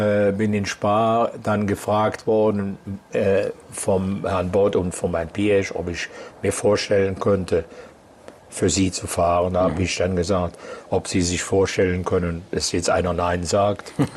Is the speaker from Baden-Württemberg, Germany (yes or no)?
no; Aachen, North Rhine-Westphalia, Germany; Ja Mann, sage ich, ein Holländer, ich bin aus Aachen.